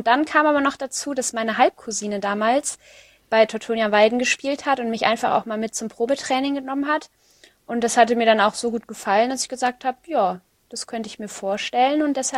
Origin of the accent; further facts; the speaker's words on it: Belgium; also ich bin in Belgien geboren und bin da auch aufgewachsen